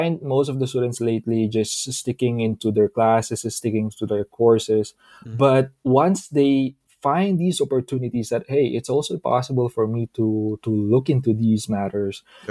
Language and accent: English; Philippines; English is a second language; As a Filipino, you have these preconceptions about different nationalities.